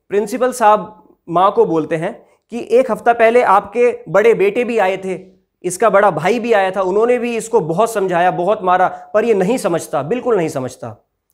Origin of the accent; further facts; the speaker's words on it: Saharanpur, Uttar Pradesh, India; मेरी कहानी शुरू होती है मेरे शहर से, सहारनपुर से। वहाँ मेरी 3 बड़ी बहनें और मैं उनका अकेला छोटा भाई।